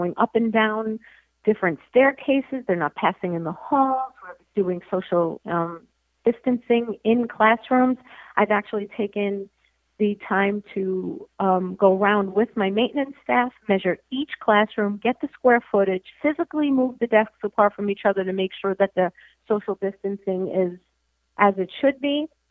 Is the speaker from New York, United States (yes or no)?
yes; Brooklyn, New York, United States; And I can tell you that because I'm from Brooklyn and I know what those taxes are like.